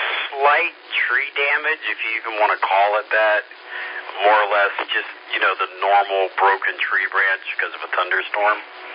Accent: Florida, United States; now in Easley, United States; No, I just moved here. Actually, I just bought my new car in Easley. But I'm from Florida, and it's flat.

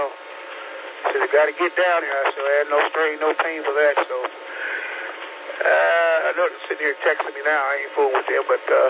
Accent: Statesville, North Carolina, United States; moved away as an adult; also born or lived in Cleveland, Ohio; I'm originally from Statesville, North Carolina. I left the farm life, followed my cousins to Ohio.

